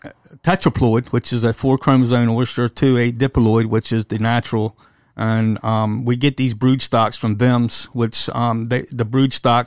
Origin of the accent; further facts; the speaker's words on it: Hooper's Island, Maryland, United States; So I'm just a local guy. I grew up on Hooper's Island. Spent a lifetime as a commercial fisherman.